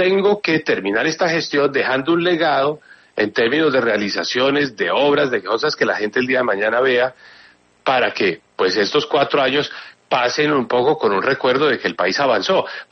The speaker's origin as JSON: {"language": "Spanish", "country": "Colombia"}